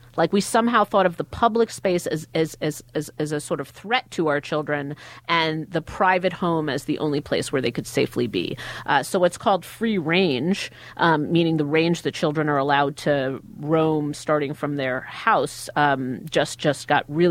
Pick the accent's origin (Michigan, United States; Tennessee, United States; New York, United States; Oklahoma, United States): New York, United States; Queens; I grew up in Queens, so I grew up in a bunch of apartment buildings.